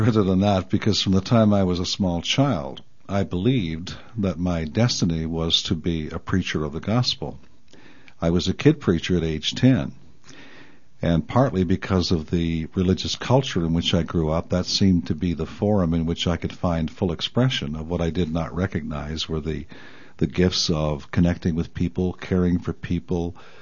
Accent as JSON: {"language": "English", "region": "New Brunswick", "country": "Canada", "tie": "born or raised there", "said": "Well, I grew up in a very small town in southwestern New Brunswick. I like to say 1,000 people, including livestock."}